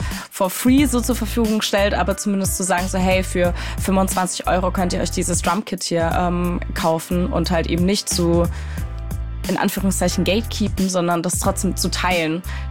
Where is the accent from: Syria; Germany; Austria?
Germany; Coburg, Bavaria; ursprünglich aus meiner Heimatstadt, aus Coburg